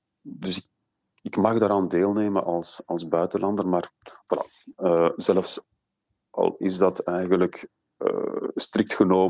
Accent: Belgium; Dus ik weet van mezelf, ik als Belg

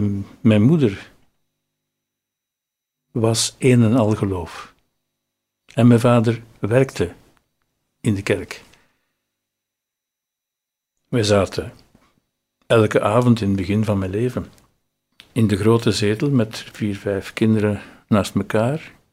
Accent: Rotselaar, Flemish Brabant, Belgium; Ik kom uit Rotselaar, dat is een andere kant van Leuven, naar het noorden toe. Ik ben als tweede geboren in dat gezin van 10 kinderen.

